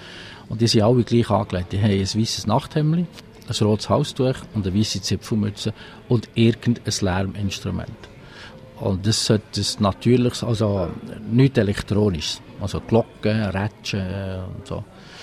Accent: Solothurn, Switzerland; born there; Ich bin in Solothurn geboren, ja. Und wohne dort und bleibe dort.

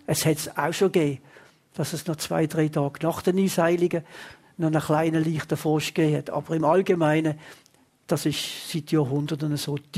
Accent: Basel-Stadt, Switzerland; ich bin auf der Breite aufgewachsen.

